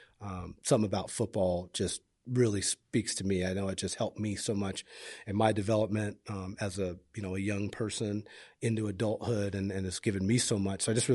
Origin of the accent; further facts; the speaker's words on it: Seattle, Washington, United States; I'm from Seattle, so it's like going back home.